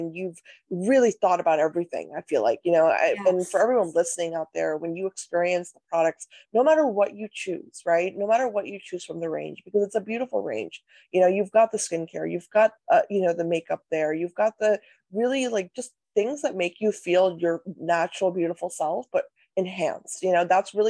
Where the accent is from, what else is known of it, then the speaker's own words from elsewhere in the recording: North India, India; I'm Indian, I'm North Indian. So in my culture, hair oiling is a huge thing, right?